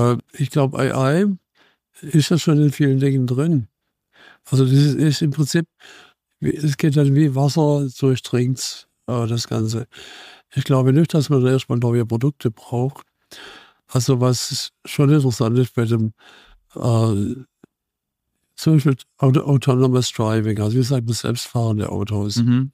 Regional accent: Baden-Württemberg, Germany; wir sind beide aus dem Schwarzwald, das hilft.

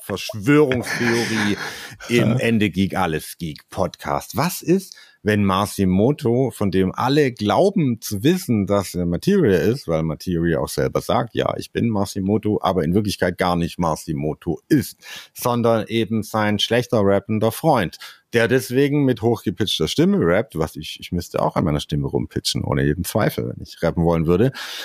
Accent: Germany; I'm from Germany, you know.

